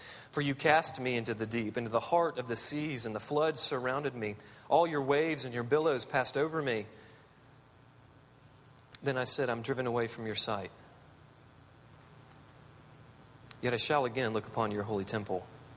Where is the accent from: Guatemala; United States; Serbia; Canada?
United States; South Carolina; Now, all of us know, because we're from South Carolina, we probably know this story better than most.